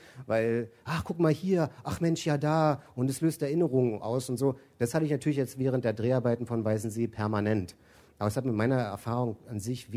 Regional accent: East Germany, Germany; ich bin ein Kind der DDR, das ist Teil meiner Prägung und meiner Identität.

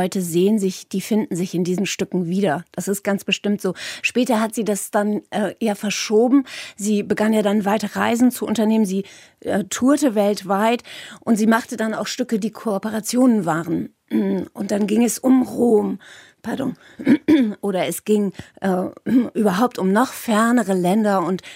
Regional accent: Bremen, Germany; Ich komme ja aus Bremen

